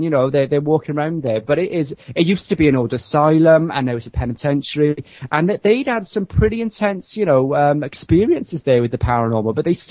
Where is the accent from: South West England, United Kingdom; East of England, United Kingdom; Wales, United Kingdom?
Wales, United Kingdom; It was I'm from South Wales, so the police department I was working with was in Wales.